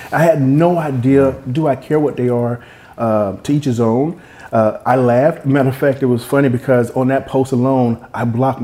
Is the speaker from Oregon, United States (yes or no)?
no; Mississippi, United States; I'm from Mississippi, and that's basically where we're at because we're poor.